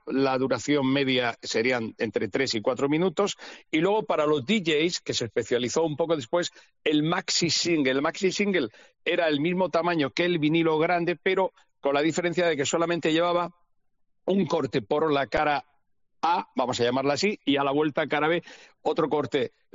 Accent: Cartagena, Region of Murcia, Spain; Yo soy de allá, de Cartagena, Murcia.

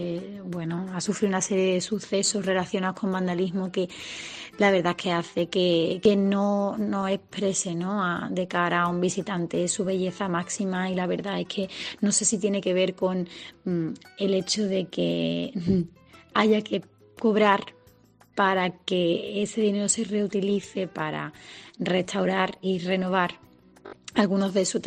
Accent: Seville, Andalusia, Spain; Como sevillana, la verdad es que por una parte me duele un poco que una plaza pública que siempre hemos considerado parte de la ciudad

